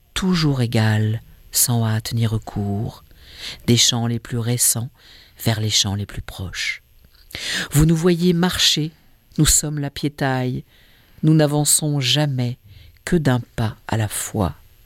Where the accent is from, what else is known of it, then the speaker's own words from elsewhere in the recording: Centre-Val de Loire, France; Je suis beauceron. Chartres est ma cathédrale.